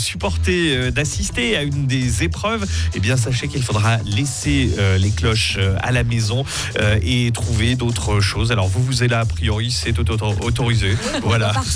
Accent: Switzerland; Sauf que chez nous, en Suisse, une cloche n'est pas juste un objet.

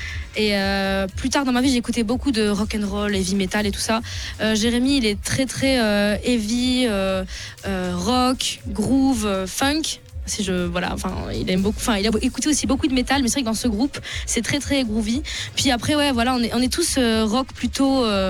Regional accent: Grand Est, France; moi, je suis de Lorraine

